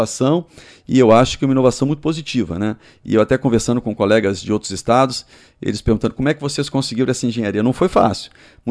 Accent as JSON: {"language": "Portuguese", "region": "Minas Gerais", "country": "Brazil", "moved": "yes", "said": "eu também sou mineiro, não sou maranhense, né?"}